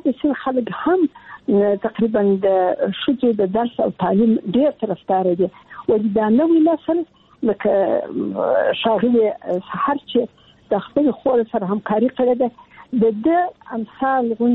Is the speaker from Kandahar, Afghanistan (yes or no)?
yes; Kandahar, Afghanistan; زه د کندهار یم، د کندهار د دنیا لالیسې کې مې زده کړې وکړې، او کابل پوهنتون ته ولاړم